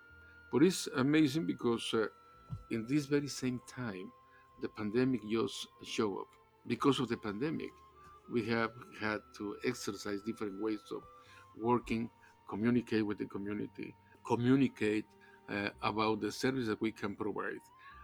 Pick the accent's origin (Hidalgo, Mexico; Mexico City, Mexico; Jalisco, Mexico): Mexico City, Mexico; I am from Mexico City. I studied my bachelor degree in international relations in Mexico City